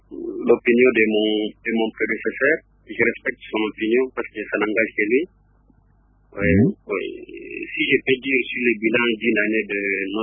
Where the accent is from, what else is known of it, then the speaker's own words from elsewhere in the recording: DR Congo; ici chez nous au Congo